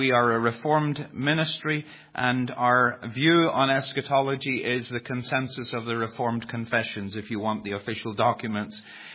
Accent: Northern Ireland, United Kingdom; now in United States; I moved to Northwest Arkansas 3.5 years ago from Northern Ireland.

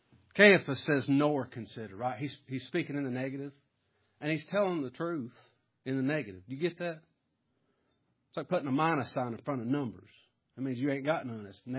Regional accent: Kentucky, United States; Well, I got an axe in my hand. I'm from Kentucky. I ain't scared of no wildcat.

